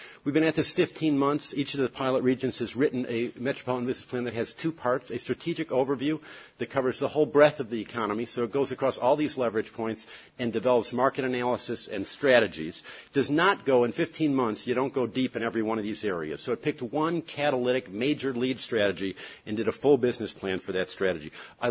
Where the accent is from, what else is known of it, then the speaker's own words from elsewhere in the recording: Chicago, Illinois, United States; I'm from Chicago. We have almost 1,300 units of government.